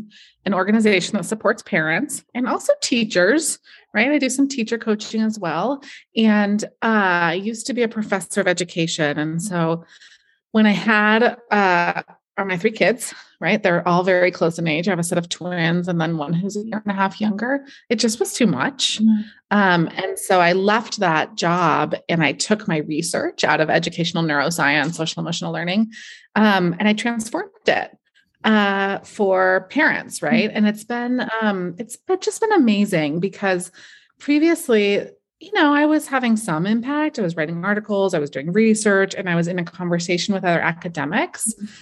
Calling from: Santa Cruz, California, United States; Yeah, I'm coming from Santa Cruz, California. So just a couple minutes away from the beach, but up in the mountains.

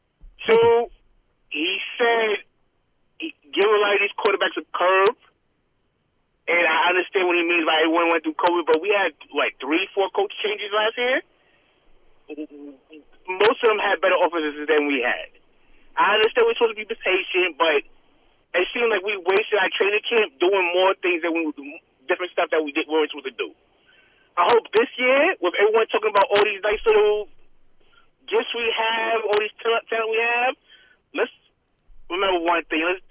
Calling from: Bronx, New York, United States; from the Bronx.

